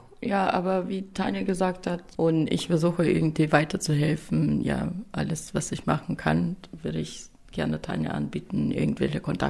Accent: Russia; German is a second language; Ich komme aus Russland

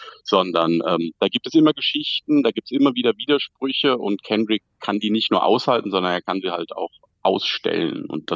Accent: Germany; also ich bin in Deutschland im Dorf groß geworden, eher bürgerliche Verhältnisse, hier zur Uni gegangen

